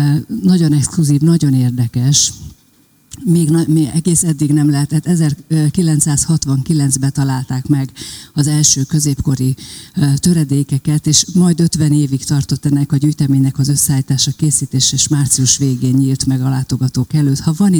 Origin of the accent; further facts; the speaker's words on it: Pécs, Baranya, Hungary; Pécsiként mégis hadd hívjam föl az Önök figyelmét egy-két olyan dologra